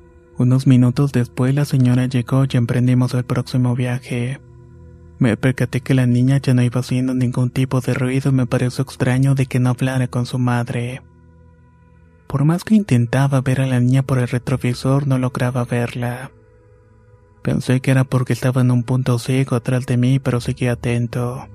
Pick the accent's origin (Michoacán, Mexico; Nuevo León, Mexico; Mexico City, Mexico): Michoacán, Mexico; Soy de Michoacán, México